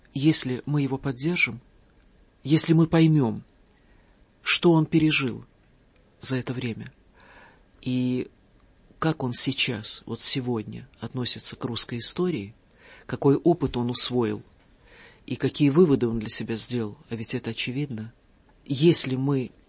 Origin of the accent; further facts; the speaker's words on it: Russia; born there; я счастлива, что я родилась в России.